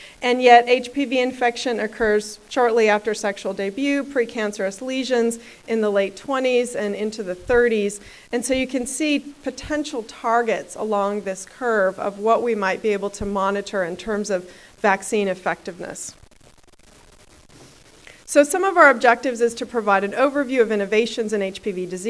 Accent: California, United States; I'm going to be moderating for the session, and I'm from California.

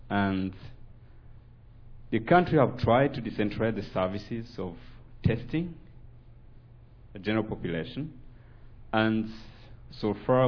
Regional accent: Rwanda; I come from the Republic of Rwanda. This is the Central Africa.

